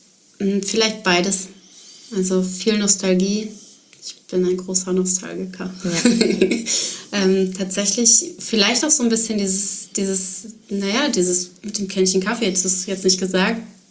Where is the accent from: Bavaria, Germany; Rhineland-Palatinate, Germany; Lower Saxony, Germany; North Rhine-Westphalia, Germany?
North Rhine-Westphalia, Germany; aber bei uns im Ruhrgebiet ist das so, wenn du im Sommer draußen in irgendeine Gastronomie aufsuchst